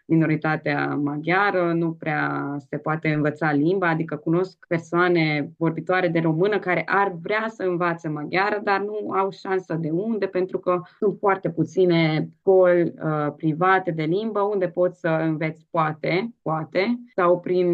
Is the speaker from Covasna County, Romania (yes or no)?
yes; Târgu Secuiesc, Covasna County, Romania; am crescut în Târgu Secuiesc, într-o comunitate maghiară, într-un oraș în care majoritatea persoanelor vorbesc maghiară